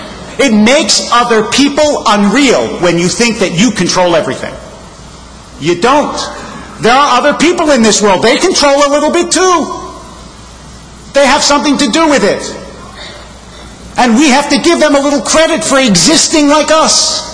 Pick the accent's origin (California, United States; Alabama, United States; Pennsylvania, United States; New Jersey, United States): Pennsylvania, United States; Harrisburg; born there; It's because I was born in 1958 in Harrisburg, Pennsylvania